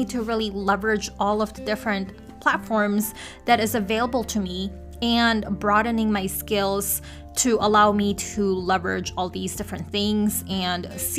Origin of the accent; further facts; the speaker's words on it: Philippines; now in United States; my family and I moved here from the Philippines about 20 some years ago now, so I'm neither from the Philippines nor am I still trying to get to know the pop culture here